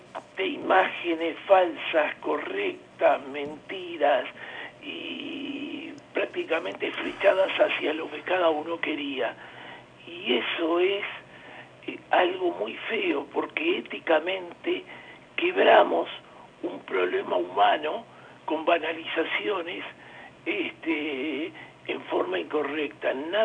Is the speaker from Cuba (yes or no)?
no; Uruguay; Por otra parte, estuve en Chile, yo soy uruguayo